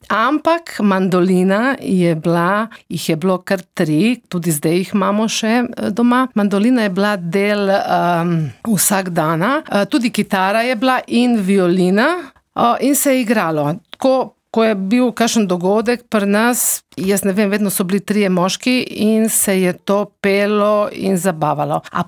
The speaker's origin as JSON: {"language": "Slovenian", "town": "Rijeka", "region": "Primorje-Gorski Kotar County", "country": "Croatia", "tie": "born or raised there", "said": "Tudi mama, jaz sem, cel čas smo iz Reke hodili v cerkno, smo hodili stari mami na obisk, tukaj na Postojnskem je oče imel veliko prijateljev"}